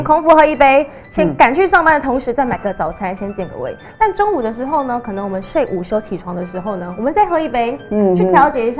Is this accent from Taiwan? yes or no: yes; Keelung, Taiwan; 本身我是基隆人